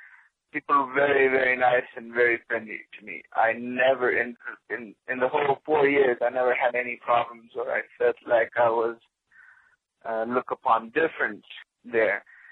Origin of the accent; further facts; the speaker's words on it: Afghanistan; English is a second language; I'm from Afghanistan. I finished my high school studies here in Afghanistan, but had the opportunity to come to the United States in 2006.